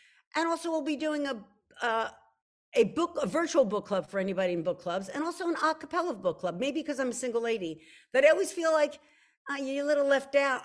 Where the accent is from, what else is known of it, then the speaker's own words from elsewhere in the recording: Philadelphia, Pennsylvania, United States; And I'm from Philly. I've never been in a lemon grove.